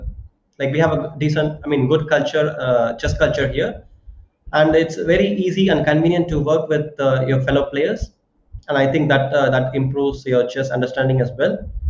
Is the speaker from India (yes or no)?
yes; Chennai, Tamil Nadu, India; I was born okay. in Chennai, and all my friends are like from Chennai, and yeah, I grew up in Chennai.